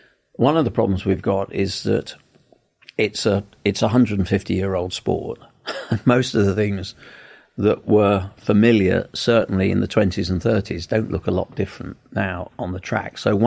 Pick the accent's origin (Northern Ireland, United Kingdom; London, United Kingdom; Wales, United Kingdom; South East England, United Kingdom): London, United Kingdom; born there; I was born in London.